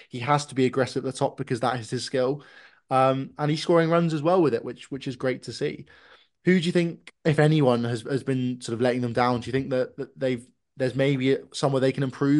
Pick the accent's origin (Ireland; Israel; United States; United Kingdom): United Kingdom; England; And I think in particular for me as an English fan, Phil Salt has been great at the top of the order